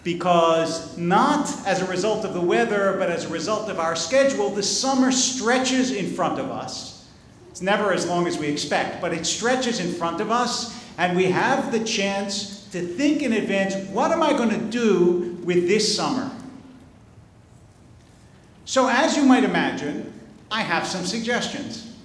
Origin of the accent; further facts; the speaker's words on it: East Coast, United States; I was a child growing up on the East Coast